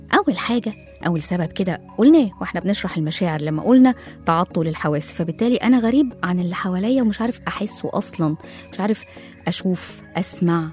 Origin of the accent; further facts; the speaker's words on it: Egypt; ده زي كده اللي يسيب التجمع ويروح 6 أكتوبر عندنا في مصر ويقولك أنا اتغربت